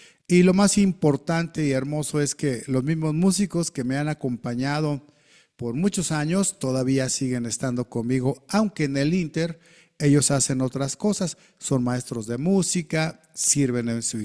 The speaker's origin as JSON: {"language": "Spanish", "region": "Mexico City", "country": "Mexico", "tie": "born or raised there", "moved": "as an adult", "lives_now": "Tlaxcala, Mexico", "said": "la ciudad de Tlaxcala está a 1 hora 50 minutos de la Ciudad de México, donde yo nací y donde viví hasta hace 20 años que me trasladé a esta ciudad."}